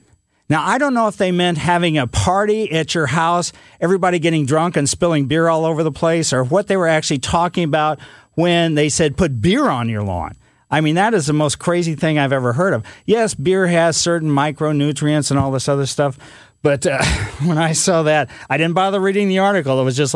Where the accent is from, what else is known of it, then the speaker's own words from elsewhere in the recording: Ellisville, United States; It's kind of reminded me of when I was a kid growing up in Ellisville